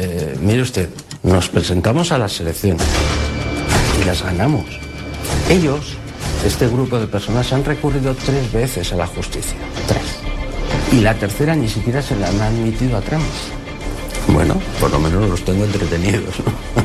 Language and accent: Spanish; Navarre, Spain; Es muy fácil. Soy navarro y soy español.